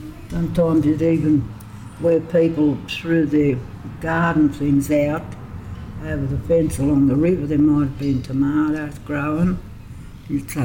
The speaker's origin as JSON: {"language": "English", "town": "Bourke", "region": "New South Wales", "country": "Australia", "tie": "born or raised there", "said": "I was born in Bourke in 1948. We used to come and go from the bush."}